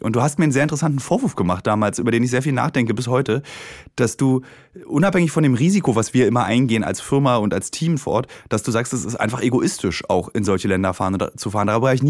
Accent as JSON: {"language": "German", "region": "East Germany", "country": "Germany", "said": "Also ich meine, wir kommen aus der DDR"}